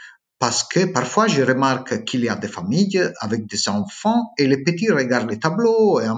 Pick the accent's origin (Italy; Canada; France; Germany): Italy; French is a second language; je suis italien et je voudrais vous remercier beaucoup pour votre travail.